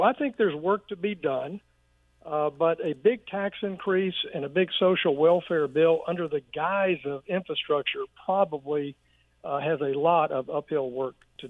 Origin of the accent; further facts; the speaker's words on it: Arkansas, United States; And I've seen great success here in my home state of Arkansas.